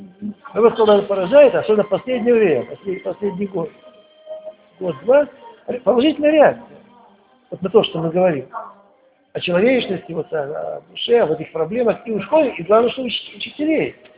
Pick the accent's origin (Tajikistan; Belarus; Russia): Belarus; и в Беларуси, я родом из Беларуси.